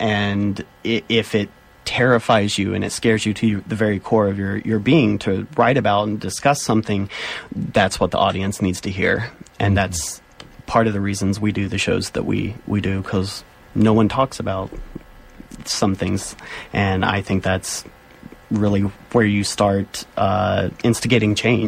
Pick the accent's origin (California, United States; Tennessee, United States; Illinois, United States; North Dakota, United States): Tennessee, United States; now in Minneapolis, United States; I'm from the South. I'm originally from Tennessee and, like, went to school in Iowa.